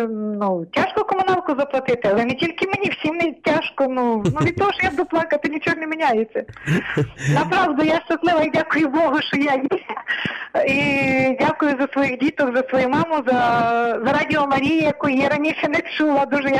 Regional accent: Khmelnytskyi, Khmelnytskyi Oblast, Ukraine; із Хмельницького.

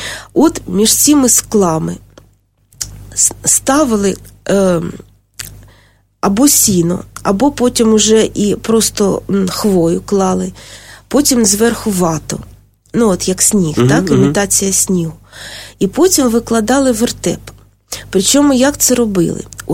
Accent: Kyiv, Ukraine; born there; я сама народилася в Старокиївському роді, і це було на Магістратському Подолі, тобто це Верхній Поділ, де були квартали членів магістрату.

